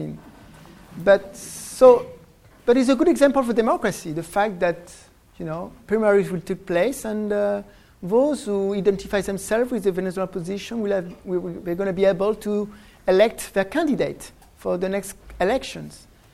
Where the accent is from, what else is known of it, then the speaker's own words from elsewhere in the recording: France; accent: French; English is a second language; Don't be surprised about my French accent, because I grew up in France, so it's where I get this silly accent when I was a teenager.